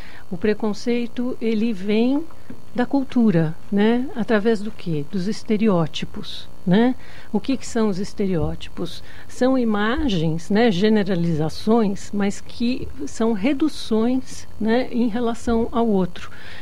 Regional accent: Brazil; also born or lived in United States; Eu sofri preconceito enquanto mulher e também enquanto brasileira, né? Enquanto latina no exterior. Eu morei muitos anos no exterior.

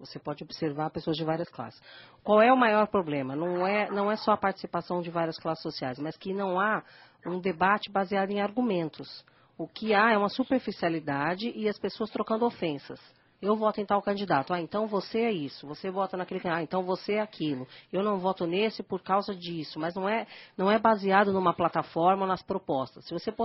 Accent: Brazil; Porque todos nós somos brasileiros, todos nós temos o direito de votar

